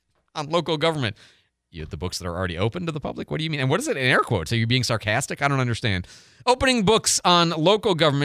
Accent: Chicago, Illinois, United States; I'm from the Midwest. I'm from Chicago.

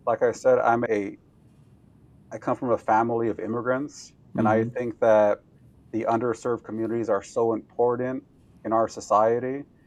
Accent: Sanger, California, United States; First, I'm born and raised in the Central Valley, born and raised in Sanger. I actually was born in Sanger Hospital back when these smaller rural towns had hospitals.

